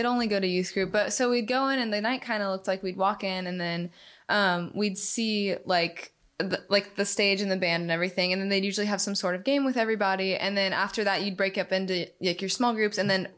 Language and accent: English; Woodstock, Georgia, United States; I'm in Woodstock, Georgia.